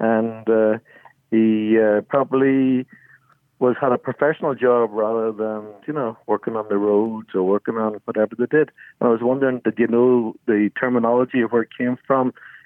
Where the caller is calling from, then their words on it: Reno, Nevada, United States; calling from Reno, Nevada.